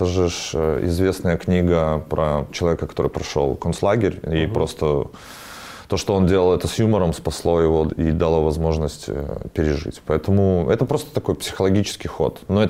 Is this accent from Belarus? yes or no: yes; Belarus; я из Беларуси